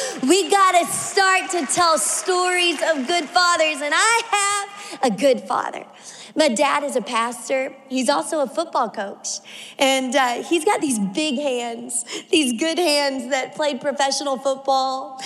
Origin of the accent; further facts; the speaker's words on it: Shreveport, Louisiana, United States; now in Miami, United States; I'm not originally from Miami. I've been in Miami for about 18 years, but grew up in Shreveport, Louisiana. And I'm one of seven kids.